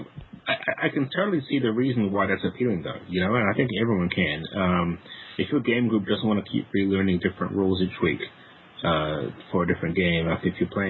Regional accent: New Zealand; moved away; also born or lived in Pennsylvania; I'm actually from New Zealand, so that's exactly... I may have picked up a twang from 10 years being in Pennsylvania

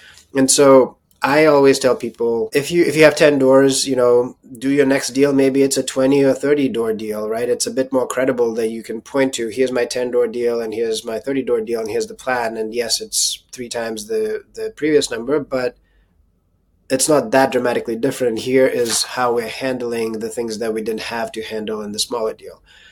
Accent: Ann Arbor, Michigan, United States; I'm from Ann Arbor, Michigan.

